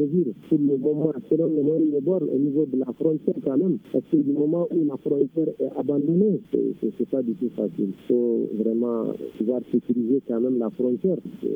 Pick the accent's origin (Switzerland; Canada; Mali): Mali; Gao; Je venais de la région de Gao